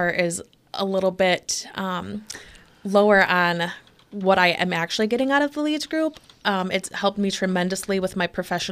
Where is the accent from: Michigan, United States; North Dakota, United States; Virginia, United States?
Michigan, United States; Spring Lake; now in Grand Haven, United States; I did. I grew up in Spring Lake. Okay. I currently live in Grand Haven.